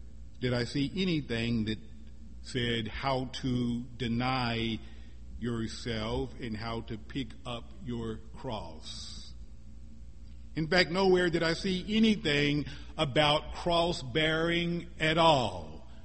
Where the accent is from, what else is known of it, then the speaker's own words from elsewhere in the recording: the Ozarks, United States; accent: Ozark; In those days I still had a very much pronounced Ozarkian twang. And she recognized it because she was from the same region that I was from